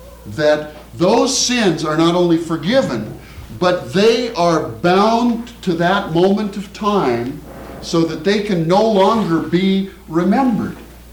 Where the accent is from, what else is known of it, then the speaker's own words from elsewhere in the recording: Midwest, United States; No, I'm from the Middle West. It's a big deal back there. I've only recently moved here.